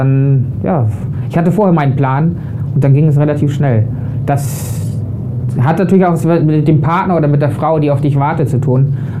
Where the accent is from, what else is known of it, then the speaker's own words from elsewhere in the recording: Hamburg, Germany; Ich bin ein Hamburger Jung, ich mag das Wasser. Ich habe die letzten Jahre immer am Hafen gearbeitet.